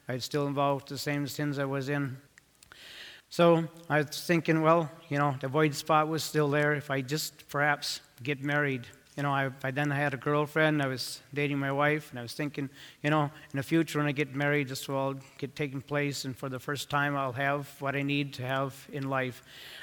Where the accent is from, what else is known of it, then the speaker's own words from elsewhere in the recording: Medford, Wisconsin, United States; also born or lived in Chautauqua, Wisconsin / Turtle Lake, Wisconsin; from Turtle Lake, Wisconsin, but I was born in Medford, Wisconsin, the oldest Old Order Amish community in the state of Wisconsin. Lived there till I was about 11 years old.